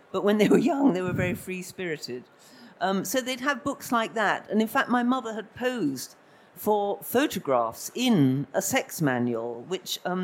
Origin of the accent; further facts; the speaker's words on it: Camden Town, London, United Kingdom; But I come from Camden Town